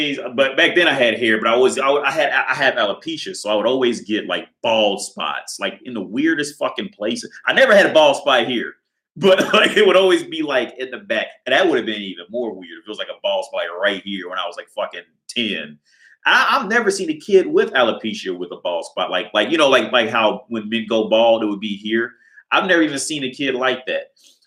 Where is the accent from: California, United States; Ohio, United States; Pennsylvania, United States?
Ohio, United States; Cincinnati; I grew up in Ohio, right? I grew up in a suburb outside of Cincinnati, Ohio. So at first off, Ohio is just a strike against you for being cool, all right?